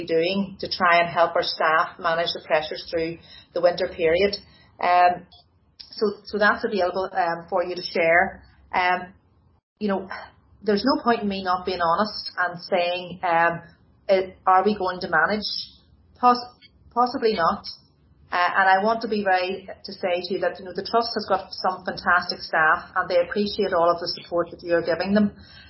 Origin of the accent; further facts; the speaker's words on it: Crossgar, Northern Ireland, United Kingdom; As you know, I'm from Crossgar